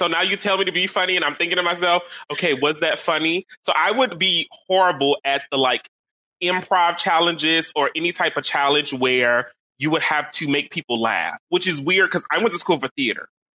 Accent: Baton Rouge, Louisiana, United States; now in Los Angeles, United States; I'm from Louisiana. I'm originally from Baton Rouge, but I moved to Los Angeles, I want to think 3 years ago, and I've been doing drag here since.

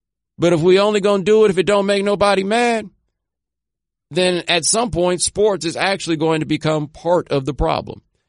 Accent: Texas, United States; See, it's hard for me to gauge that though, because I'm from Texas where everybody has a truck basically.

